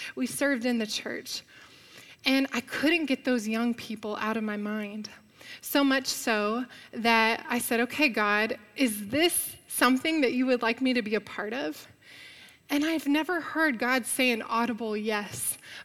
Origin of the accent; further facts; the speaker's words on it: Arlington, Texas, United States; now in Mission, United States; I'm a North Texas girl. I'm from Arlington, Texas.